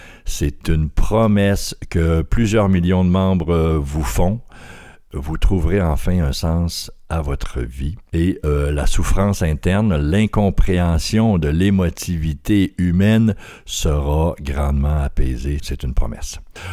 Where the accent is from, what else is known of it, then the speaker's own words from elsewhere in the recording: Quebec, Canada; on a déplacé le studio dans ma région natale du Lac-Saint-Jean.